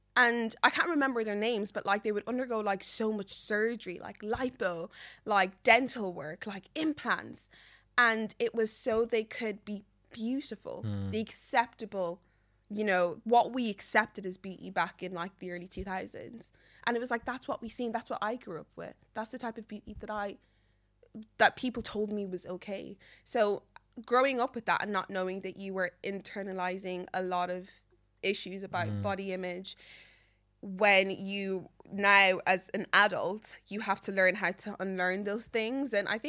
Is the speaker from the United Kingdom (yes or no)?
no; Ireland; growing up in Ireland where there wasn't a lot of black people